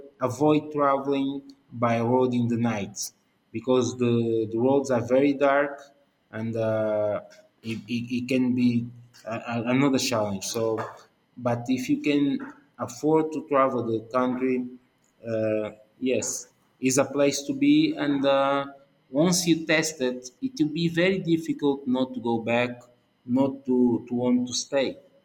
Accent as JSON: {"language": "English", "country": "Angola", "second_language": "English", "said": "As I normally say, I'm from Angola, so I look at all of it."}